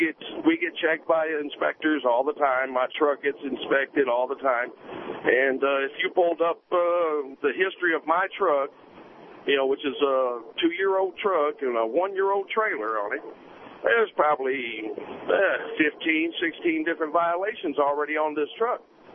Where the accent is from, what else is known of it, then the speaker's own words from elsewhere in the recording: Detroit, Michigan, United States; moved away as an adult; I'm from Detroit. I moved down here.